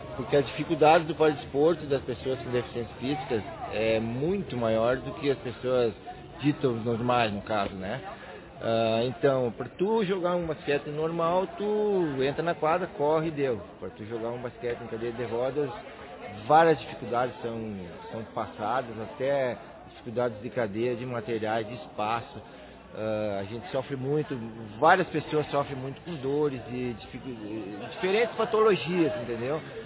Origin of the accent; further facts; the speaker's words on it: Frederico Westphalen, Rio Grande do Sul, Brazil; eu tenho 44 anos, sou natural aqui de Frederico Mesa.